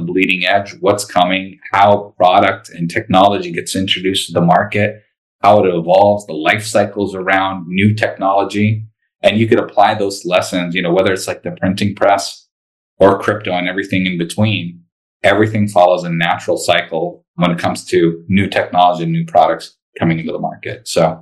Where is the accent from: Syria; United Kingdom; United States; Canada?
Syria; Latakia, Latakia Governorate; moved away; So I immigrated from Syria in a city called Latakia, which is basically a port town in the northwest part of the country.